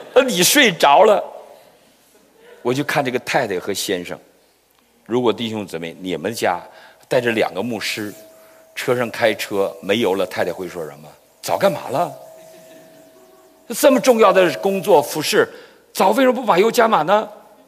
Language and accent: Chinese; Northeast China, China; 这浙江我觉得比我们东北人会教导